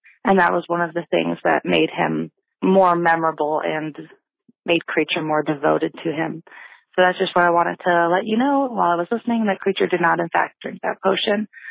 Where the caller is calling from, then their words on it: Chicago, Illinois, United States; I'm calling from the Chicago area in Illinois.